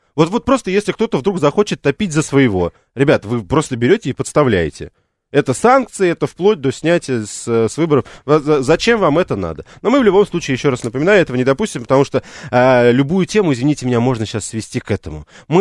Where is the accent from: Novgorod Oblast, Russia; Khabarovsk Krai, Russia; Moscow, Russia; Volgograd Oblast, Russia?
Moscow, Russia; я же коренной москвич